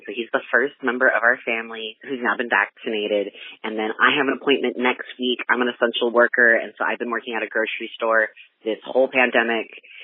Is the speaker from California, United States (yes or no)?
yes; San Jose, California, United States; I am from San Jose, California.